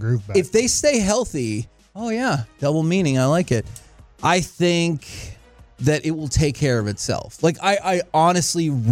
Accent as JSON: {"language": "English", "region": "Texas", "country": "United States", "tie": "born or raised there", "said": "We all were born and raised in the Metroplex."}